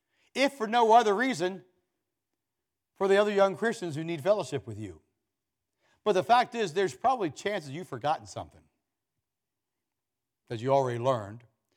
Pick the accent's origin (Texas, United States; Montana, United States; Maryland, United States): Maryland, United States; Well, I came from Carroll County, Maryland. There's something about a Carroll County.